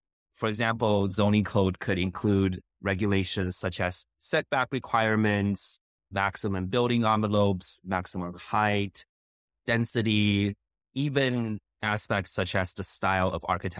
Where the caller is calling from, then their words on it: Cincinnati, Ohio, United States; I am calling from Cincinnati, Ohio, where I currently teach as assistant professor of architecture at UC Dap.